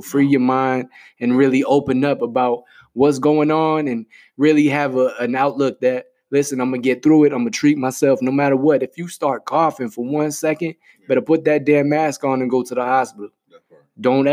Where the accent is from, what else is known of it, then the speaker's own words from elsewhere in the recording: Boston, Massachusetts, United States; like I grew up in Boston, in the city.